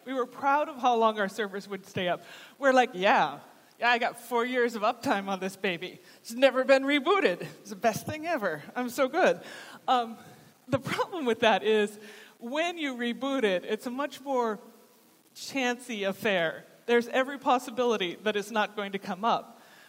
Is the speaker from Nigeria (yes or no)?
no; United States; I was just fascinated as an American by the miles and miles and miles of separated bike path.